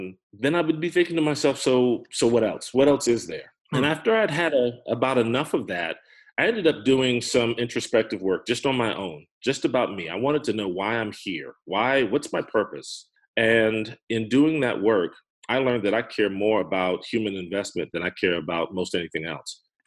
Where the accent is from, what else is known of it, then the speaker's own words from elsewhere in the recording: Raleigh, North Carolina, United States; I was born and raised 1970s in Raleigh, North Carolina, small family of four, and got a very interesting start.